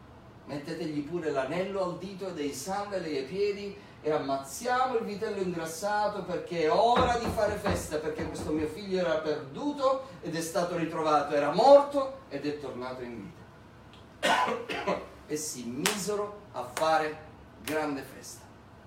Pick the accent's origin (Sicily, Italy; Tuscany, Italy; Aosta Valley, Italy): Sicily, Italy; Noi veniamo dalla Sicilia